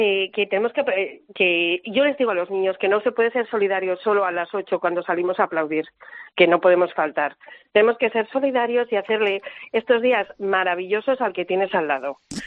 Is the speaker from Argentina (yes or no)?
no; Ferrol, Galicia, Spain; somos de Ferrol. Eso quiere decir que estamos acostumbradísimos a días de lluvia